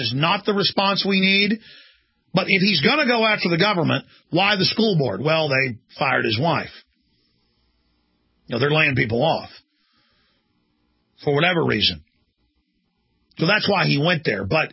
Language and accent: English; Dallas, Texas, United States; I had a girlfriend up there as I grew up in Dallas, and I had an old sweetheart I used to go visit.